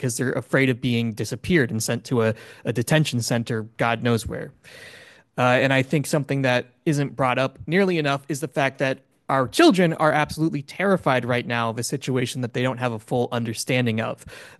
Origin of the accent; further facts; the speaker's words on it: South River, New Jersey, United States; I come from South River, so obviously I'm not a resident of Piscataway, but I am a concerned citizen of New Jersey